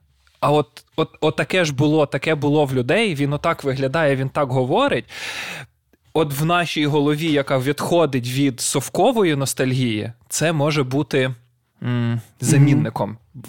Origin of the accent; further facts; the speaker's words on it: Kyiv, Ukraine; also born or lived in Kamianets; Я виріс в Києві, дуже багато жив у Кам'янці, але от у Кам'янці якраз я жив в такій, знаєш, типу, ну, панелька, яка була побудована в тому числі для співробітників місцевого цемзаводу.